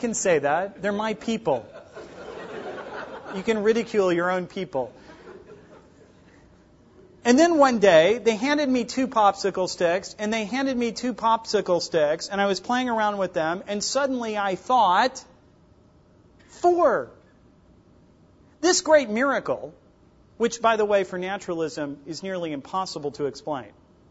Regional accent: West Virginia, United States; The difference between growing up in West Virginia in the 70s and you is that we were given popsicle sticks and you were given manipulatives.

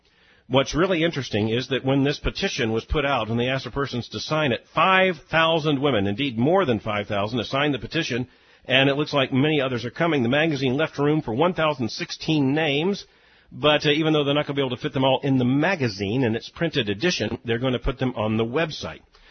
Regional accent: Florida, United States; Growing up in South Florida, I didn't see the changing of the leaves, and it's just stunning here.

